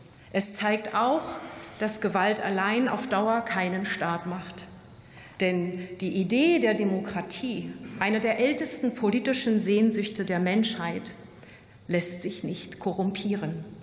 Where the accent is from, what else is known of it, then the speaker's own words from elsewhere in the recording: Germany; born there; denn ich wurde 1976 in der DDR geboren